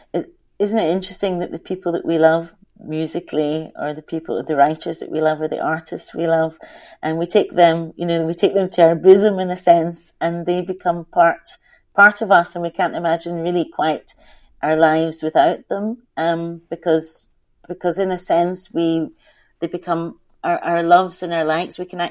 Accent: Scotland, United Kingdom; I was really lucky because I was adopted by two white Scottish people

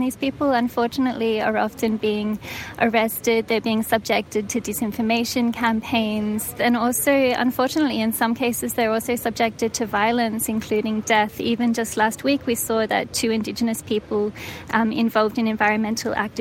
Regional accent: Australia; So I'm from Australia, and I was so sad to wake up this morning

